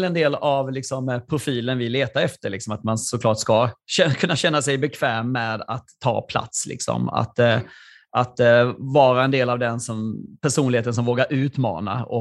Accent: Småland, Sweden; det är inte bara min småländska bakgrund som gör att man liksom älskar att vara liksom kostnadseffektiv

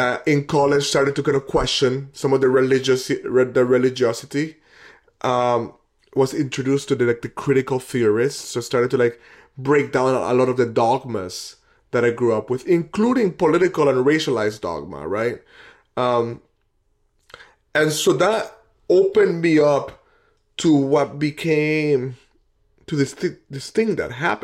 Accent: Puerto Rico; born there; I was born in Puerto Rico, and we were just at my parents' house

